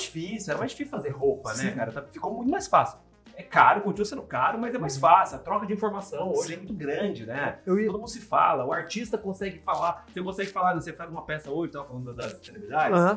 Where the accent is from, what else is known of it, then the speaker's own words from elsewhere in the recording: Santo André, São Paulo, Brazil; tenho 29 anos, sou de Santo André.